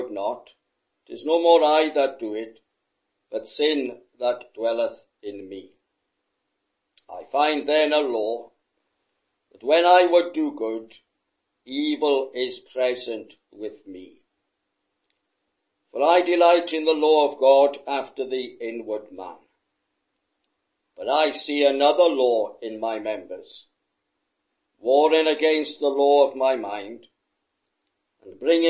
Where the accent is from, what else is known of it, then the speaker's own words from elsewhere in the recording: Swansea, Wales, United Kingdom; In my hometown of Swansea